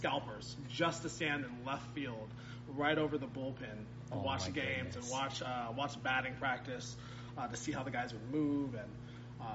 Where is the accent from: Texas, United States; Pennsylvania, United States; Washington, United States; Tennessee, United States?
Washington, United States; Seattle; now in California, United States; I grew up in Magnolia in Seattle, Washington. Went to Ballard High School. Went to a couple of junior colleges in the area before I got sent out here